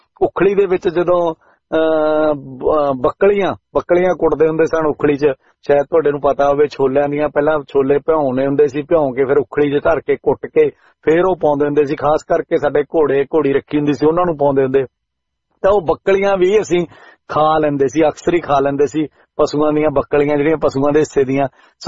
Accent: Punjab, India; ਤੇ ਮੈਂ ਦੁਆਬੇ ਤੋਂ ਹੀ

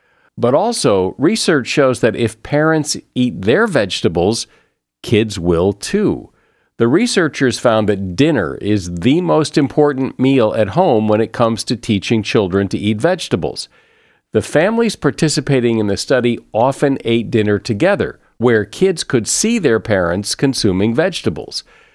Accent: United States; I mean, I'm American.

